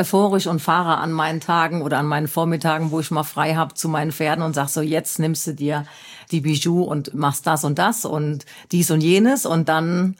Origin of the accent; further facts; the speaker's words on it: Koblenz, Rhineland-Palatinate, Germany; Ich komme ursprünglich aus Koblenz, mhm, und wir haben gewohnt in Bubenheim.